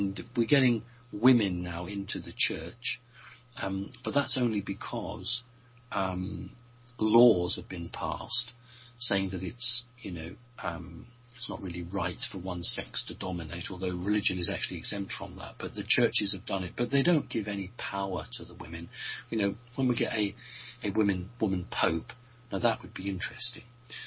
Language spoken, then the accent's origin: English; United Kingdom; which as a British person I pronounce as Sirius, but an American person would say Sirius